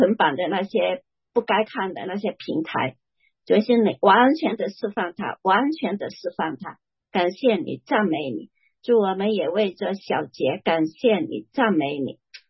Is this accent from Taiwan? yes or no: no; China; 不是照我们中国人的那种道德观念去做